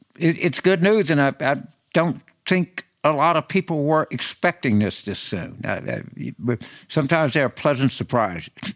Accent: New Orleans, Louisiana, United States; if you ask someone in my home state of New Orleans

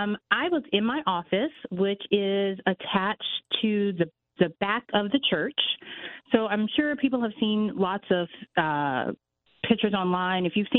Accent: the South, United States; now in Connecticut, United States; you know, we're in Connecticut. It snows. I'm originally from the South.

